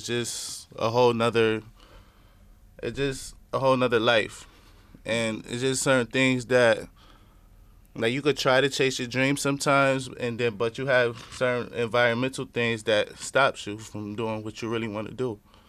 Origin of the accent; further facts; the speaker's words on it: Rochester, New York, United States; Eastside Rochester, New York.